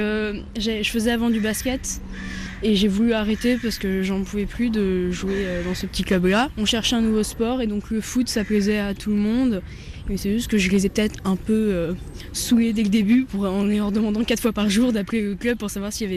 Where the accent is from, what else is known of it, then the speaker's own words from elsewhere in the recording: Brittany, France; parce que déjà elle est bretonne, je suis bretonne, donc ça nous fait un point commun